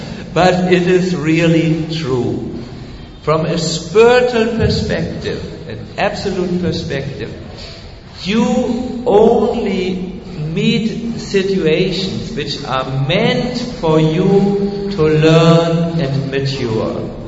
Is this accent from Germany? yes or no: yes; Germany; We are from Germany. We are very stubborn people.